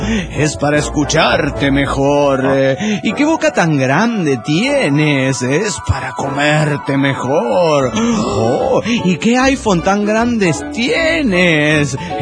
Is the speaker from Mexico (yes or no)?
yes; Irapuato, Guanajuato, Mexico; de Irapuato, Guanajuato, México.